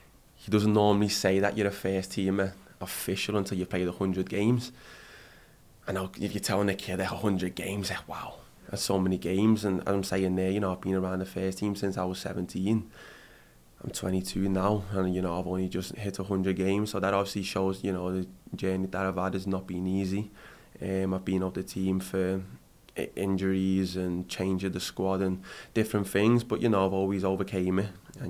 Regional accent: Liverpool, North West England, United Kingdom; I'm a Scouser. It was always my dream to play here.

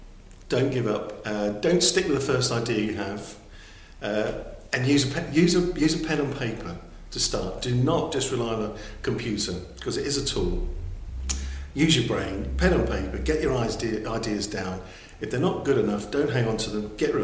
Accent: London, United Kingdom; now in Colchester, United Kingdom; I was born and bred in London and spent many years in London and came to Colchester about 12, 13 years ago.

